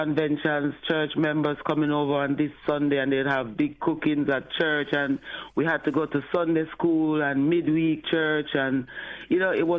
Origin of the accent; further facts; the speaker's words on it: Montego Bay, Saint James, Jamaica; born or raised there; also born or lived in Spanish Town / St. Mary